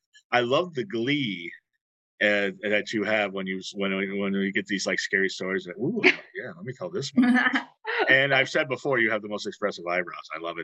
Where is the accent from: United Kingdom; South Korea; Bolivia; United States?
United States; Miami, Florida; Because I grew up in Miami, Florida, so it was weird. Christmas was weird there.